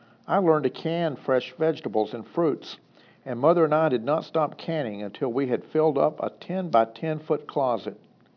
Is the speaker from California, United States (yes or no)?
no; Poland, Georgia, United States; also born or lived in Tallapoosa County, Alabama; I was almost 2 years old when we moved from Tallapoosa County, Alabama, into an old house in Poland, Georgia.